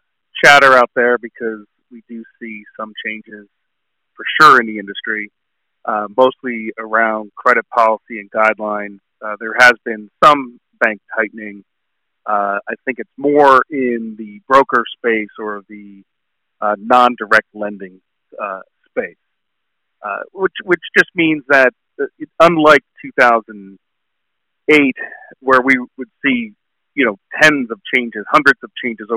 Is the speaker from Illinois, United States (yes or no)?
no; New Jersey, United States; So originally I'm from New Jersey.